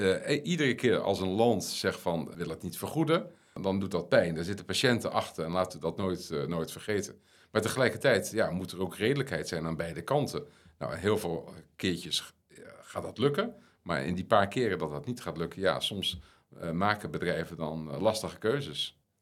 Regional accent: Netherlands; ik ben Nederlander, dus ik ben bevoordeeld, maar ik hou van Nederland.

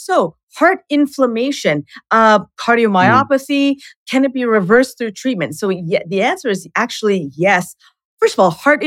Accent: Canada; And I'm Canadian

